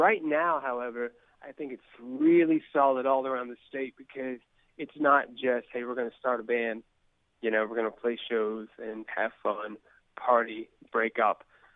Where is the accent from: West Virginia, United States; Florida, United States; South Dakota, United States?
West Virginia, United States; Huntington; No, I was born and raised in Huntington. I've spent a lot of time in Huntington.